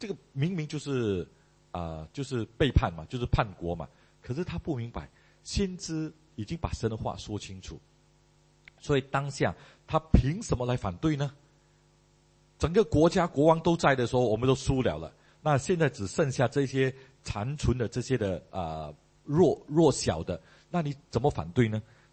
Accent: Malaysia; moved away; 我本身的背景没有当兵啊，我从马来西亚过来，所以我没有当兵的背景。

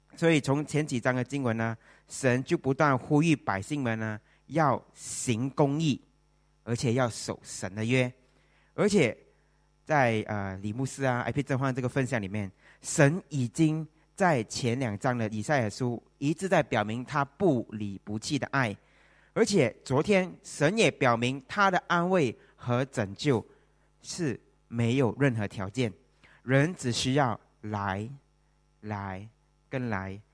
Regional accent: Malaysia; now in Singapore; 因为我是马来西亚人，我是在这里得了永久居民。

